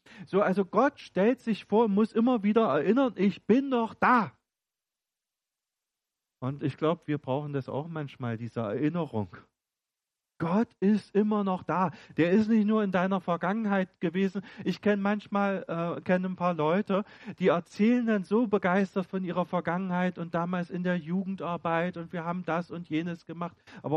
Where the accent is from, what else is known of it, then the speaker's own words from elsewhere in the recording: East Germany, Germany; bin ja aufgewachsen in der DDR